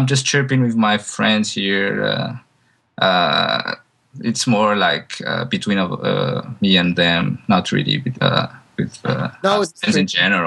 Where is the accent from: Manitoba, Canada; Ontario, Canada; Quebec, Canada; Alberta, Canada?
Quebec, Canada; Gatineau; Cause, like, I'm from Gatineau.